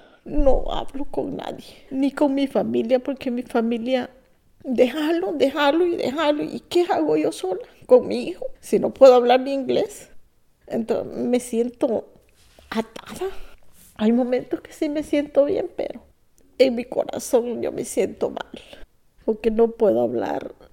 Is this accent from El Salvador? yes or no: yes; El Salvador; now in United States; 18 de mayo salí de El Salvador del 2015. Feliz, nunca había abordado un avión ni nada. Fui feliz que venía a conocer el país de Estados Unidos.